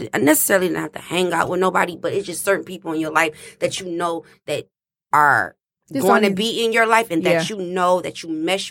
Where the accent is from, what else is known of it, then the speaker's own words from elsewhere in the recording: Detroit, Michigan, United States; I'm from Detroit. I live downtown. I work downtown. I went to school downtown.